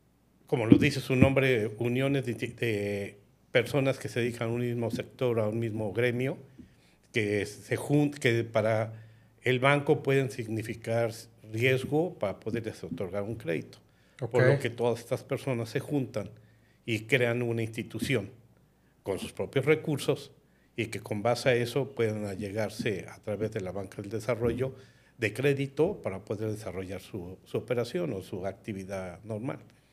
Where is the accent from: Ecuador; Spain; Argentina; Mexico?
Mexico; Mexico City; soy de la Ciudad de México.